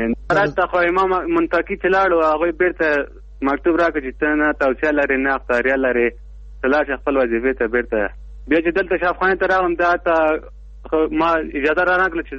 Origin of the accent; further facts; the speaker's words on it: Logar, Afghanistan; now in Kabul, Afghanistan; زه د لوګر اوسېدونکی یم. پلان په کابل کې اوسېږم.